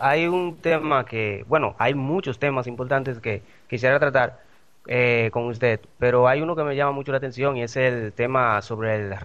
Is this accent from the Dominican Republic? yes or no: yes; Dominican Republic; soy de República Dominicana